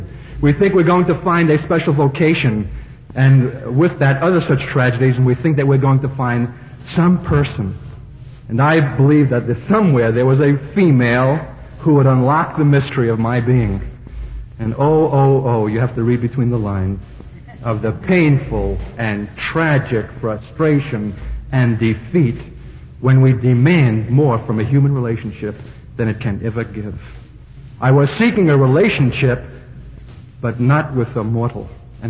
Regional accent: New York City, New York, United States; I'm a Brooklyn boy, a New Yorker. I grew up in the Depression years.

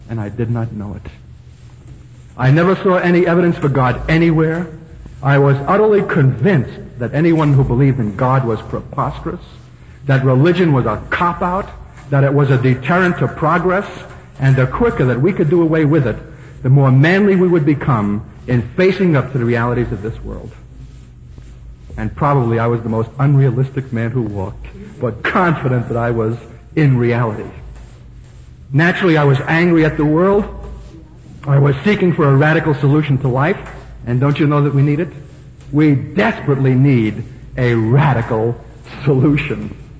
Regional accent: New York City, New York, United States; I'm a Brooklyn boy, a New Yorker. I grew up in the Depression years.

